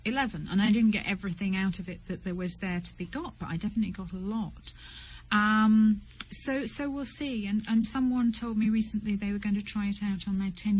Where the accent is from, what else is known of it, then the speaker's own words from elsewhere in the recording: Northern England, United Kingdom; moved away; because I kind of feel myself a displaced Northern Englander. I, like many people, I came down south